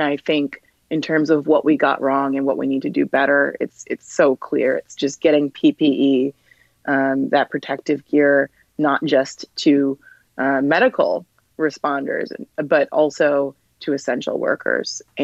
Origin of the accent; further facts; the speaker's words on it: New York, United States; as someone who covers politics and just as a New Yorker, and a Black woman and an American